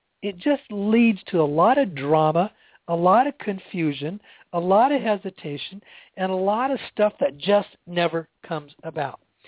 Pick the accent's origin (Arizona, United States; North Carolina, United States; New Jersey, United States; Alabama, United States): Arizona, United States; Sedona; Now, I do have a workshop shop coming up in a couple days here in Sedona, Arizona, my hometown.